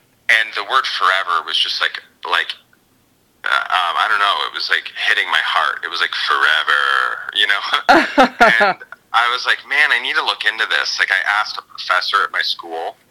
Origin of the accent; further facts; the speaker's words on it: North Carolina, United States; also born or lived in Canada; I was born in Canada, and then he took a job in North Carolina when I was three, and he went into church planting when I was around 9 or 10, and we moved around a lot. And the whole time, I knew that we were Jewish